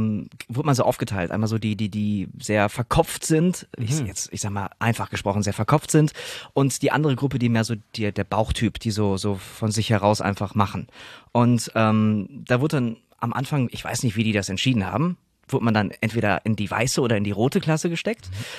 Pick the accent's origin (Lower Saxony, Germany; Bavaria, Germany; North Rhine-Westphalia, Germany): North Rhine-Westphalia, Germany; Herten; im nördlichen Ruhrgebiet zwischen Gelsenkirchen, Haltern, Herne und mein Heimatort ist Herten.